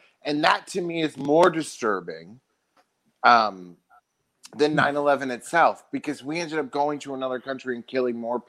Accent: United States; But I think something for me as an American that I think about

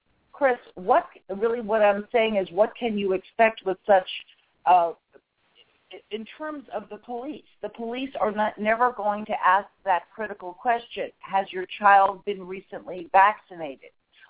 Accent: Ireland; We're Irish. We have all these great sayings that have been passed down generation to generation, you know.

